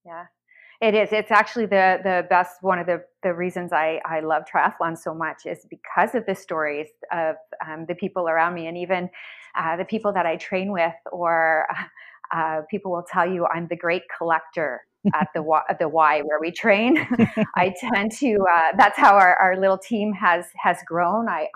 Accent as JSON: {"language": "English", "town": "London", "region": "Ontario", "country": "Canada", "tie": "born or raised there", "said": "I grew up in London, Ontario"}